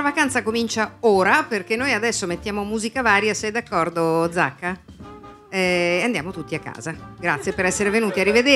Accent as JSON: {"language": "Italian", "town": "Milan", "region": "Lombardy", "country": "Italy", "said": "Io subito tempo e denaro perché sono di Milano"}